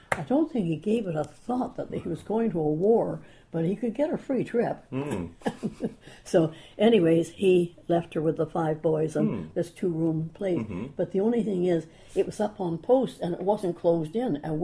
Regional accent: Vancouver, British Columbia, Canada; born there; I was born in Vancouver General.

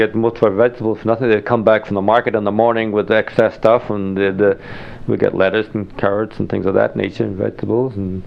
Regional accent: Manitoba, Canada; because when I came from Manitoba, hey, women were not allowed in any beer parlors, no beer parlor at all.

